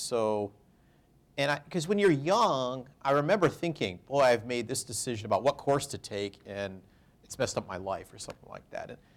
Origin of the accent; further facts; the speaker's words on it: Winnipeg, Manitoba, Canada; So I grew up in Winnipeg